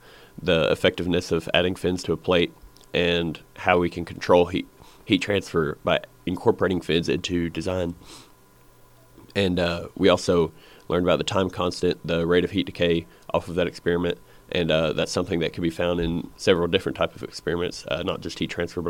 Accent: Rector, Arkansas, United States; I'm from Rector, Arkansas.

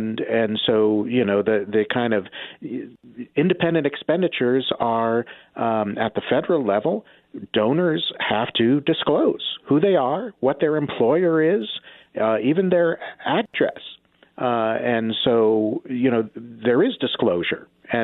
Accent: Missouri, United States; like, say, my home state of Missouri, where it's a bit more laissez-faire about campaign finance.

